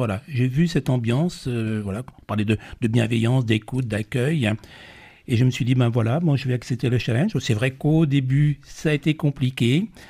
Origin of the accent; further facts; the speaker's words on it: Brest, Brittany, France; now in Bourg, France; je suis arrivé ici sur Bourg, je suis originaire de Bretagne, de Brest.